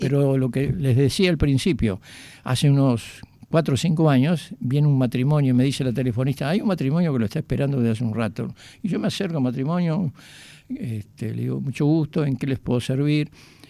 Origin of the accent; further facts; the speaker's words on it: Montevideo, Uruguay; Le digo, sí, soy de Uruguay, Montevideo.